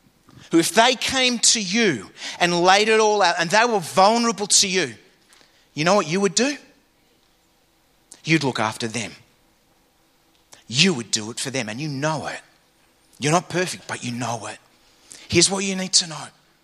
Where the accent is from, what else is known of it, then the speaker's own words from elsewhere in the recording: England, United Kingdom; I mean, I'm English.